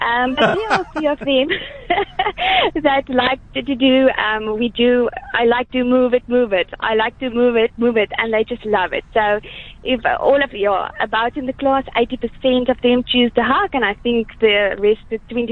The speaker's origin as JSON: {"language": "English", "country": "South Africa", "first_language": "Afrikaans", "second_language": "English", "said": "Just please keep in mind, my mother tongue is Afrikaans if I express myself incorrectly."}